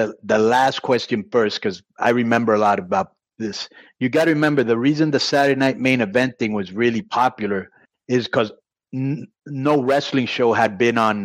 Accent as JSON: {"language": "English", "region": "Texas", "country": "United States", "said": "You know, I'm from Texas, the Hispanic thing."}